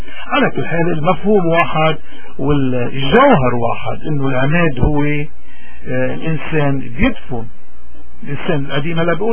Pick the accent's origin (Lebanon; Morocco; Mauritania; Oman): Lebanon; نحن كلبنانيين عندنا كثير عادات وتقاليد، لأنه بجبالنا